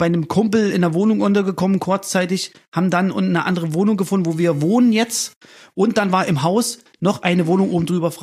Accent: Eisenach, Thuringia, Germany; In Eisenach in Thüringen.

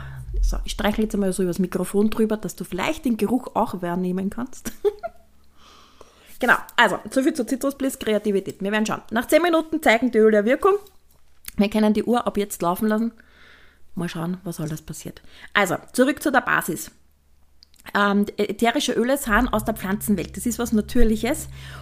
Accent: Lower Austria, Austria; schaut bei uns im Weinviertel immer so ähnlich aus

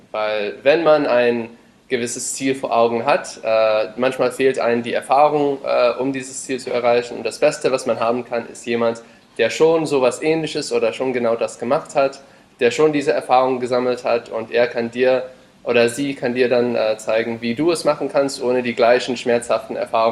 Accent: California, United States; now in Germany; seit 6 Jahren in Deutschland, bin Deutsch-Amerikaner, also meine Mom ist Deutsch, mein Vater ist Amerikaner. Bin, wie gesagt, in Kalifornien aufgewachsen.

